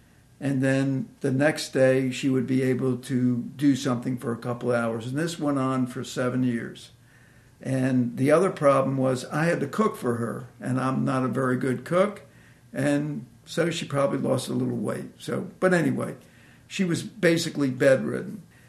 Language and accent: English; Washington, District of Columbia, United States; I grew up in Washington, D.C. We belong to a conservative Jewish congregation in D.C. So both my parents were Jewish, and that's what I believe.